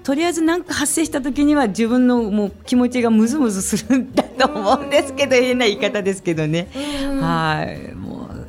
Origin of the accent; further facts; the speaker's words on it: Hachinohe, Aomori, Japan; 八戸から来ましたって言ったら、八戸ってどこですかって言われて、青森県ですって言って